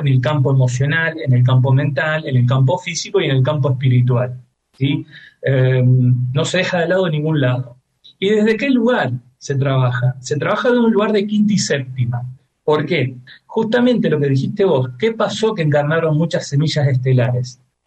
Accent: Rosario, Santa Fe, Argentina; como bien dijo Lore, soy de Rosario, tengo 41 años

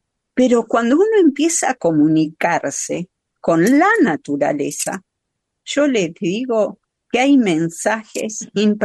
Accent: San Miguel de Tucumán, Tucumán, Argentina; mi infancia fue en San Miguel de Tucumán, en los cerros

